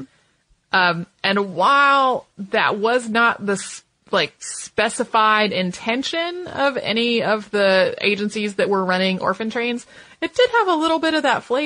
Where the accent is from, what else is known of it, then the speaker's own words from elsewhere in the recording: Santa Fe, New Mexico, United States; Growing up in Santa Fe with my dad curating a Navajo museum has affected my life in so many ways.